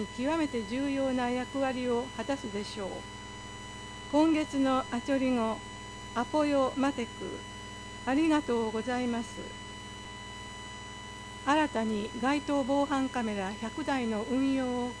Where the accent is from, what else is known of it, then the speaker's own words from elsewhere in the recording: Gulu, Northern Region, Uganda; now in Japan; ウガンダのグル市で生まれ育ち、昨年12月中旬に来日しました。